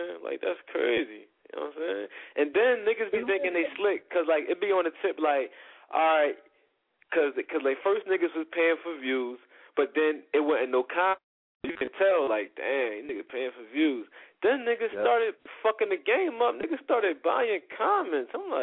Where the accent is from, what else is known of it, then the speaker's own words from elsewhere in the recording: Philadelphia, Pennsylvania, United States; when I say I'm from Philly, like, I'm the definition of it.